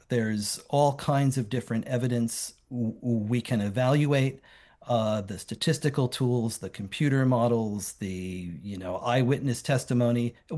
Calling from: Massachusetts, United States; I'm calling from Massachusetts, where we have a 9-0 Democratic delegation.

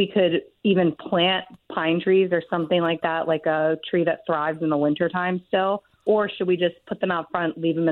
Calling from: Ardmore, Pennsylvania, United States; So I'm calling you from Ardmore, Pennsylvania, just outside of the city.

